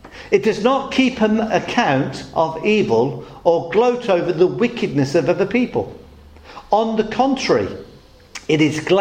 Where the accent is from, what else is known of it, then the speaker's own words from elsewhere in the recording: Coventry, West Midlands, United Kingdom; I grew up in the Midlands. Coventry is where I was born and bred. I did for a year when I was training alongside two evangelists move, I suppose, about 10 or 15 miles down the road to Royal Leamington Spa.